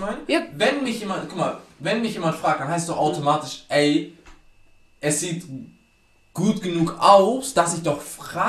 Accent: Hamburg, Germany; ich komme ja aus dem Südteil in Hamburg, ne?

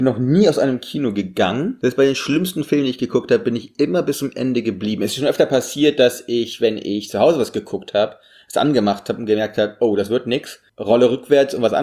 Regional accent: Russia; weil wir sind nun mal einfach groß geworden in dem Land und haben deshalb einfach Background-Wissen

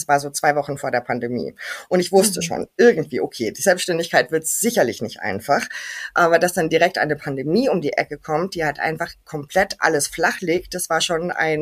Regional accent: Canary Islands, Spain; moved away as an adult; also born or lived in Germany; Ja, geboren bin ich in Deutschland, aufgewachsen bin ich auf den Kanarischen Inseln, auf der schönen Insel La Palma. Dort habe ich eigentlich ja mein komplettes Leben verbracht, bis ich Anfang 20 war.

